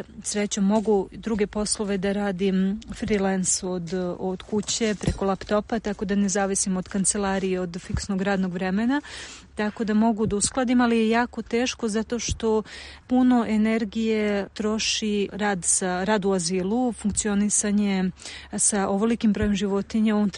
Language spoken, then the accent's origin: Serbian; Belgrade, Serbia; sam došla iz Beograda, gde je sve dostupno i sve je tu i toliko toga ima, i sve što ti padne na pamet je na dohvat ruke bukvalno, i onda sam se preselila u najgore mogućem periodu pred zimu u malo mesto